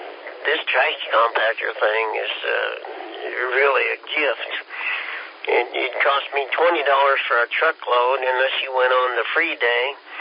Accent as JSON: {"language": "English", "region": "Kansas", "country": "United States", "said": "I'm from Kansas, and we're a little slow, Keith."}